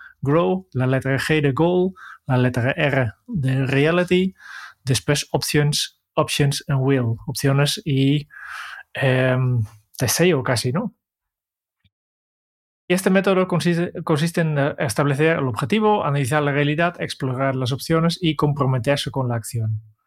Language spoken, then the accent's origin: Spanish; Netherlands; Spanish is a second language; now in Spain; para mí queda claro que yo vengo de Holanda